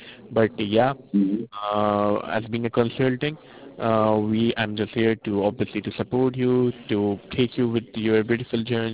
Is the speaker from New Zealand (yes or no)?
no; India; English is a second language; now in United States; Yeah, I'm from India, and then I moved to US back to 2013, and I have completed my education over there.